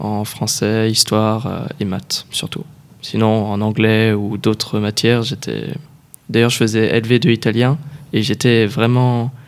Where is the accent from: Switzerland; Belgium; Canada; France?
France; Givors, Auvergne-Rhône-Alpes; Alors moi, j'ai grandi à Givors, hein, la ville où on est exactement, là où il y a le lycée, au quartier des Vernes qui est juste à côté